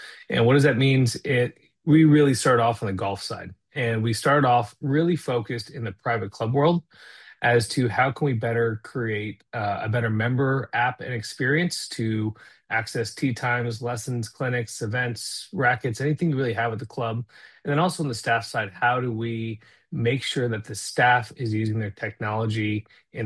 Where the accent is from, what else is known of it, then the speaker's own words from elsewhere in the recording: Arizona, United States; I've been a lifelong golfer, Walt. I grew up in Arizona, spent time in Arizona Country Club as a range rat there